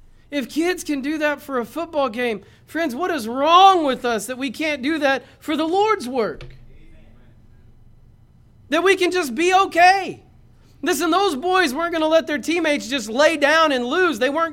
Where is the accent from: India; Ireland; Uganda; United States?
United States; Braggs, Oklahoma; Because I grew up in Braggs and I went to high school in Bayan